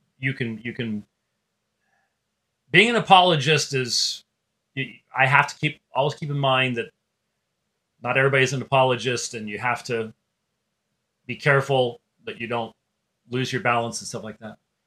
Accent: Minnesota, United States; I was born in Minnesota, for crying out loud. It's my home state.

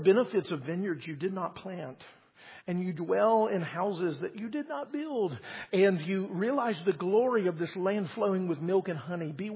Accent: Mississippi, United States; I met someone from Mississippi, and I'm from Mississippi.

